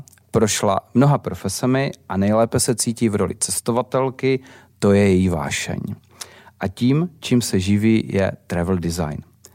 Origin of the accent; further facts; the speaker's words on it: Olomouc, Olomouc Region, Czechia; já jsem z Olomouce a tam bylo vlastně ruský velitelství pro celou Československou republiku